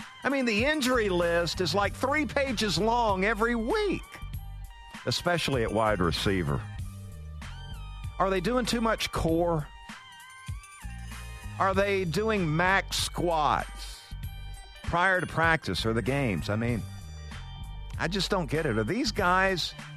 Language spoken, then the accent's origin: English; Valdosta, Georgia, United States; the one thing I remember is a quarterback growing up in Valdosta, Georgia.